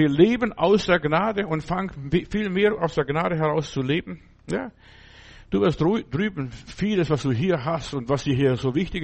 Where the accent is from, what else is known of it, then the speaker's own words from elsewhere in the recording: Lithuania; Ich weiß mal, bei meinem Uropa, bei uns zu Hause in Litauen, da hat er seinen Sarg unter der Treppe gehabt